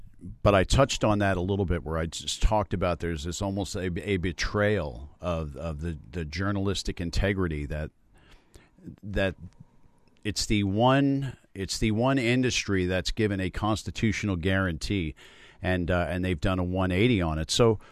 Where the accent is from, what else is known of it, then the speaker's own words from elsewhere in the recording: New York, United States; but as a New Yorker, I won't hold that against him.